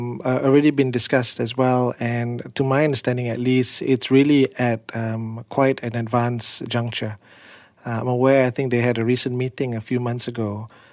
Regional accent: Malaysia; like I'm from Malaysia, and you say that you don't have a suicide problem

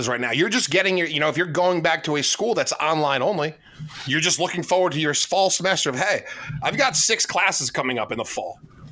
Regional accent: Tennessee, United States; I don't want to be a hater on my home state.

